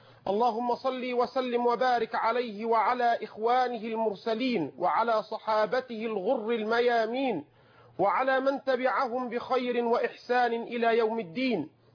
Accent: Egypt; بلدنا مصر

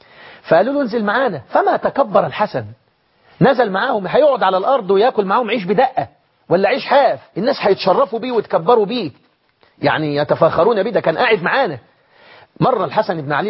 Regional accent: Egypt

